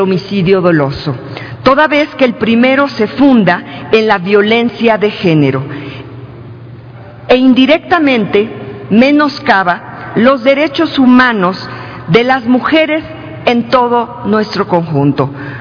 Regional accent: Puebla, Mexico; de donde soy originaria, del estado de Puebla.

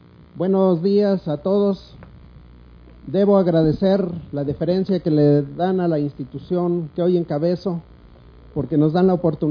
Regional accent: Mexico; todos nosotros como mexicanos tenemos una gran responsabilidad en el destino de este país

